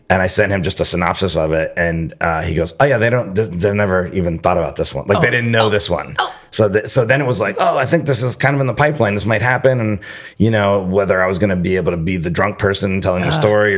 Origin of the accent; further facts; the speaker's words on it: Miami, Florida, United States; Well, you know, I grew up in Miami.